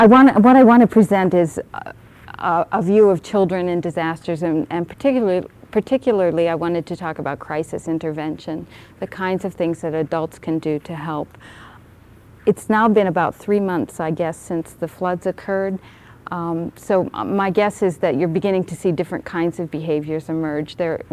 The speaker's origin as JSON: {"language": "English", "town": "Pittsburgh", "region": "Pennsylvania", "country": "United States", "said": "And I'm from Pittsburgh, Pennsylvania."}